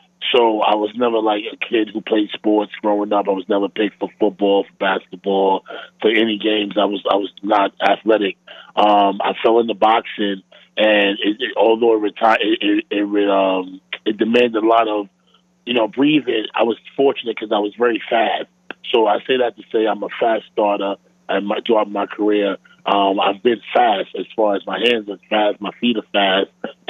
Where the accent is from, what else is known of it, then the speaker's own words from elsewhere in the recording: Brooklyn, New York, United States; I'm from Brownsville, which is just like Philadelphia.